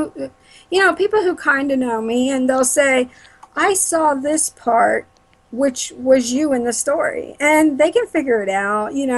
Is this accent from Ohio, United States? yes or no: no; Temple Terrace, Florida, United States; I grew up in Temple Terrace, so it wasn't right in Tampa.